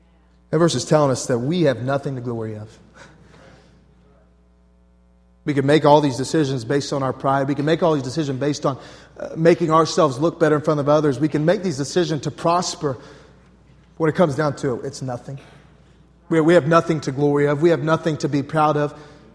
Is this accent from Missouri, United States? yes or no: yes; Missouri, United States; I grew up in Missouri, and I spent a lot of my summers working at a camp that our church owned.